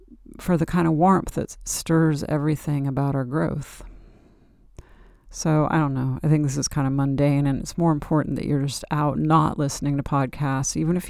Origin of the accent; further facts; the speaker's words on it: California, United States; I'm a Californian.